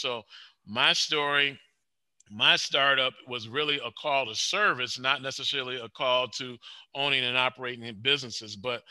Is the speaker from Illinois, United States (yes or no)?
yes; Waukegan, Illinois, United States; I'm from Waukegan. I grew up in Waukegan.